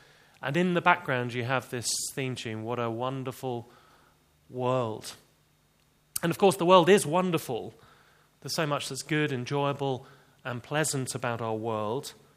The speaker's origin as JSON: {"language": "English", "region": "England", "country": "United Kingdom", "said": "well, I'm an Englishman, a southerner. I'm middle class"}